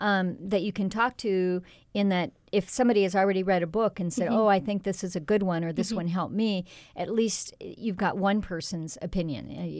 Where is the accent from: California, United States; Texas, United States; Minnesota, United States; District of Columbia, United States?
Minnesota, United States; But the one thing that I keep thinking is that I grew up in Minnesota, and I just had a conversation with one of my family members, and they were talking about the quack grass.